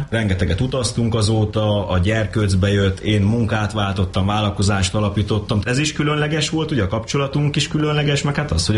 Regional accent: Pécs, Baranya, Hungary; annak ellenére, hogy mind a ketten mi pécsiek vagyunk

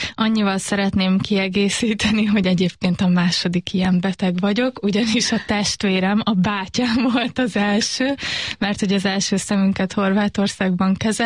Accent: Paks, Tolna, Hungary; mi egy kisebb városban nőttünk fel, Paks, és teljes mértékig integráltan.

